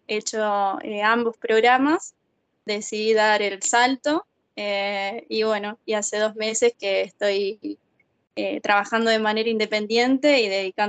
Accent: San Carlos, Santa Fe, Argentina; soy de San Carlos, Santa Fe

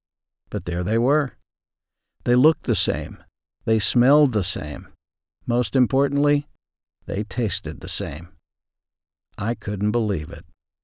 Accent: Ashdown, Arkansas, United States; Growing up in Ashdown, Arkansas, we had some great places to eat.

